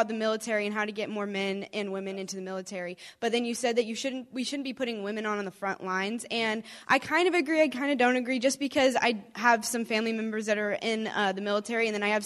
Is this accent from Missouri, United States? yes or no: yes; Kansas City, Missouri, United States; I'm from Kansas City, Missouri, the better side.